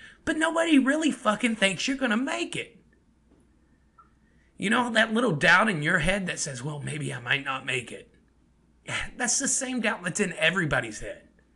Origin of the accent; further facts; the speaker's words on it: Kentucky, United States; Okay, but I'm from Kentucky.